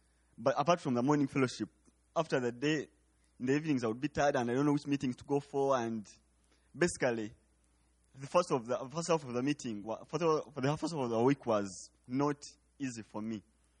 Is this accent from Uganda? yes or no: yes; Uganda; from Uganda.